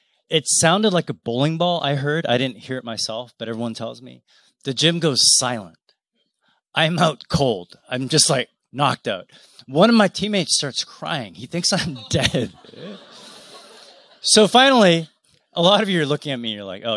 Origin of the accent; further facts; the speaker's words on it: Canadian Rockies, Canada; I grew up in the Canadian Rockies. So when I was young, I could see the Rocky Mountains from my bedroom window.